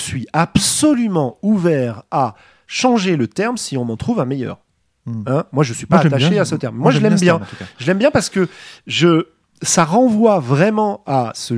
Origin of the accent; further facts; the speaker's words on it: Paris, Île-de-France, France; je suis parisien depuis le départ et que j'ai jamais quitté Paris pour vivre ailleurs